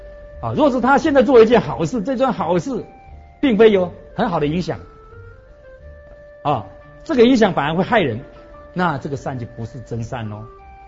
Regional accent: China; 譬如我们中国人佛教提倡素食

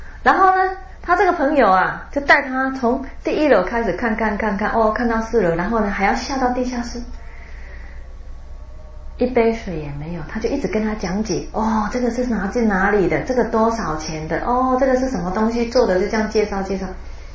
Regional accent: Taiwan; 我们台湾那里呢有一个居士移民

